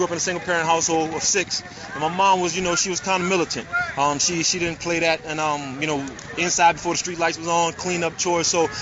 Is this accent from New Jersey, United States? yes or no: no; Homeville, Louisiana, United States; I grew up in Homeville, Louisiana. Small country, about 2,000 people max.